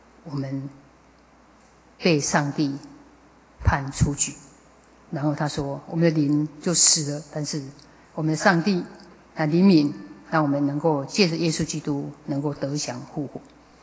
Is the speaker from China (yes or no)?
no; Taiwan; 我们台湾人口2300万